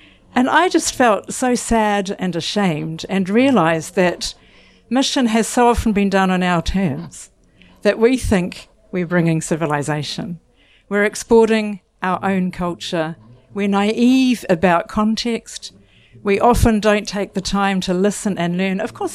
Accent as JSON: {"language": "English", "country": "New Zealand", "tie": "born or raised there", "said": "growing up in Aotearoa, New Zealand, has always made me aware of another culture because we're a bicultural nation. So we live alongside Māori, the indigenous people. It's an official language."}